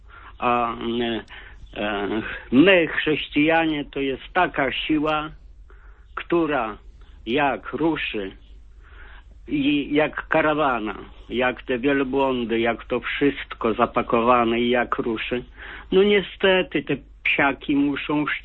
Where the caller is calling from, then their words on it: Warsaw, Masovian Voivodeship, Poland; z Warszawy.